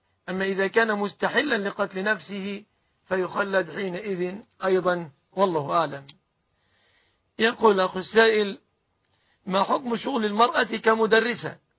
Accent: Egypt; بلادنا مصر

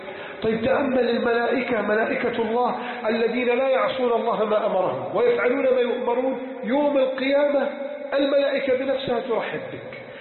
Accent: Egypt; اللهم احفظ بلدنا مصر

